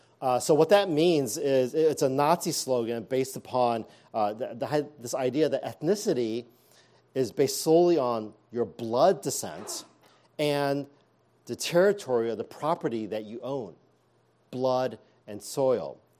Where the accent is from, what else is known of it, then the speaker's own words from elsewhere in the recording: St. Louis, Missouri, United States; now in San Francisco, United States; So when I was growing up in St. Louis, walking into a store and I'd see another Asian, we'd make eye contact, right?